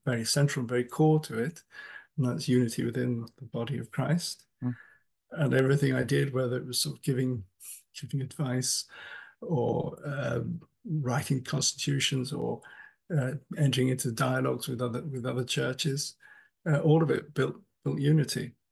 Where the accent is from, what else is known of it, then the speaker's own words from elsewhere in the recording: England, United Kingdom; And then as an English person, it is so cool to do stuff that is both church and state.